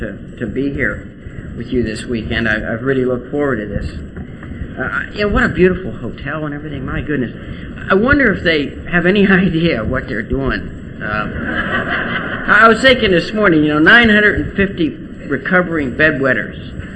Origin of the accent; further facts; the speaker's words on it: Ohio Valley, United States; I grew up in the Ohio Valley, and I'm Irish, and I have 10 brothers and sisters